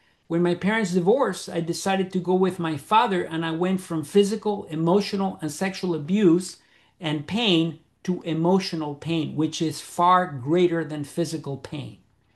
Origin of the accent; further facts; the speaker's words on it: Caracas, Capital District, Venezuela; growing up in Caracas, Venezuela?